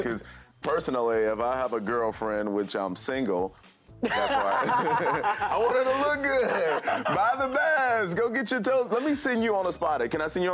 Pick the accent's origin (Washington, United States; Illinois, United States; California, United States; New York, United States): Illinois, United States; Chicago; Chicago is a very dangerous city. It's my hometown. I love it.